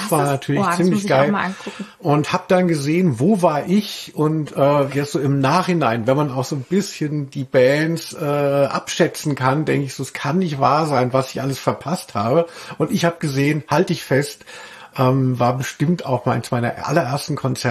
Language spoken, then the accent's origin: German; Hesse, Germany; Und ich komme ja aus der Nähe von Hanau.